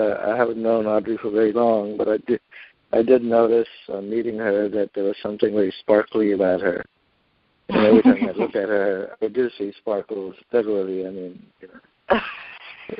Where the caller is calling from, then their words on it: California, United States; I'm calling from California.